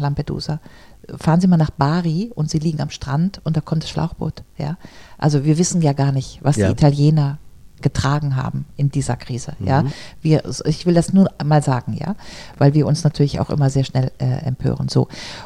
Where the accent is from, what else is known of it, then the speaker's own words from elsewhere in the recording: Grevenbroich, North Rhine-Westphalia, Germany; weil ich komme ja aus Grevenbruch